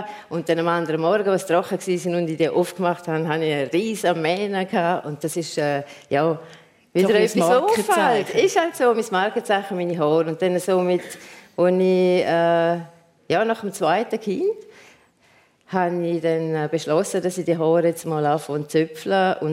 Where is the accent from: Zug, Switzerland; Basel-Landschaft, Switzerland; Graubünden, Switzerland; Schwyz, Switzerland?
Graubünden, Switzerland; Domat/Ems; Also das war so, ich bin in Domedems aufgewachsen.